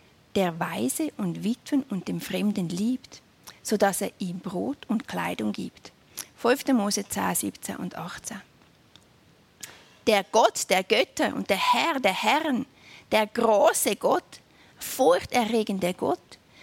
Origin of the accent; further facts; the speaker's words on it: Switzerland; Obwohl wir als Schweizer in Italien immer noch eigentlich positiv ungerecht behandelt wurden.